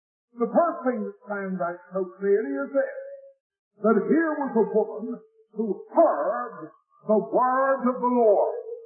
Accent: England, United Kingdom; I wouldn't say here as an Englishman, I never thought in my own country that the day would ever dawn

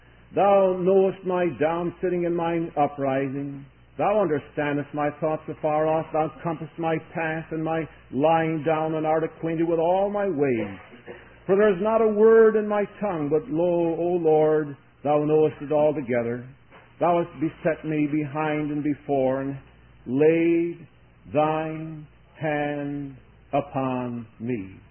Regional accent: Chicago, Illinois, United States; I was raised in Chicago, most of you know, and there were two other boys along with myself.

